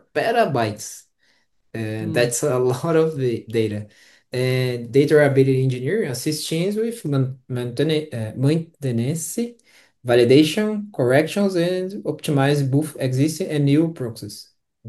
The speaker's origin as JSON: {"language": "English", "country": "Brazil", "second_language": "English", "said": "Like I said, I'm 28 years old. I'm from Brazil. I'm currently based in São Paulo."}